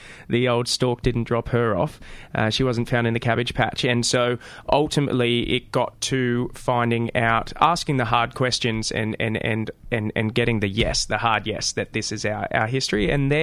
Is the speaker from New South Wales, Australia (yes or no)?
yes; Wagga Wagga, New South Wales, Australia; I'm a Wiradjuri man from country New South Wales. I grew up predominantly in Wagga Wagga. Means land of many crows, and my family from the Brungle Mission